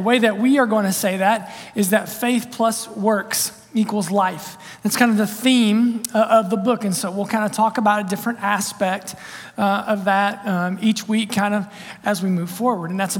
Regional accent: Ohio, United States; I'm from Southern Ohio. Cut me some slack, okay?

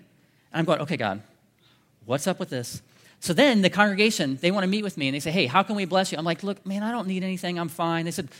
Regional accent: Westerville, Ohio, United States; born there; I've been living in the South for, you know, almost 50 years or whatever, but I was born in Westerville.

